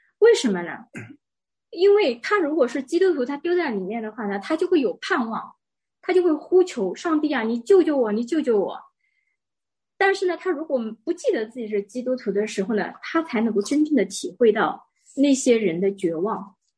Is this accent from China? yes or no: yes; China; now in United States; 我们中国人也有的，我们自古以来就有这个祭奠，